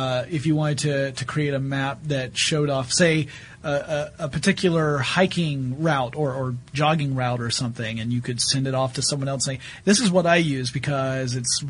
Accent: the South, United States; because, I'm a Southerner, and I was lost in New York City.

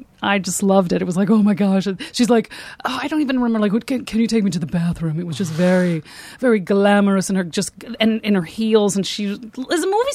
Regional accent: Fort Worth, Texas, United States; You know, I grew up in Fort Worth, Texas, and then I went to University of Florida

